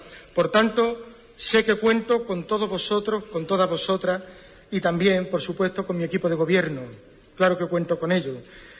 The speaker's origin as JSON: {"language": "Spanish", "town": "Huelva", "region": "Andalusia", "country": "Spain", "said": "Soy un onubense más"}